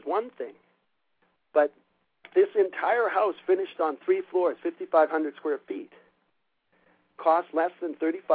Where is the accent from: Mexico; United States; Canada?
Canada; because I'm from Canada